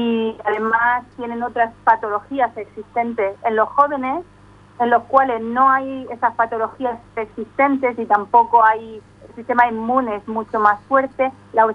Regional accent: Murcia, Region of Murcia, Spain; now in Oxford, United Kingdom; Soy del sur de España, de Murcia

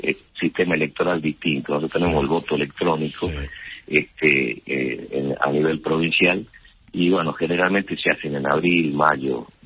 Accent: Salta, Argentina; Y primero mi patria chica, y mi patria chica es Salta.

